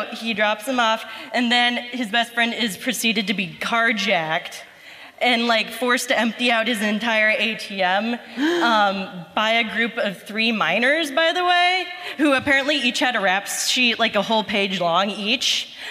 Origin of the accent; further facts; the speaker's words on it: Cincinnati, Ohio, United States; now in Columbus, United States; I'm from Cincinnati, born and raised.